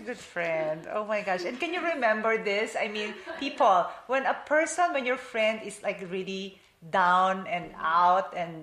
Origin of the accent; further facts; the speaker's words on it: Philippines; Remember, you know, we are from the Philippines, and our culture, the women there don't really like work, right?